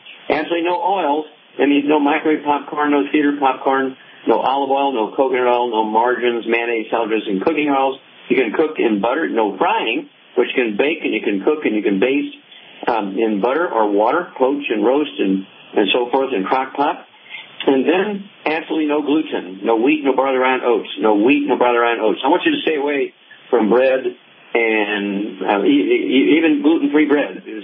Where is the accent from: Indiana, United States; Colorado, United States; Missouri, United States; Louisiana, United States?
Missouri, United States; Let's go to Missouri, my home state.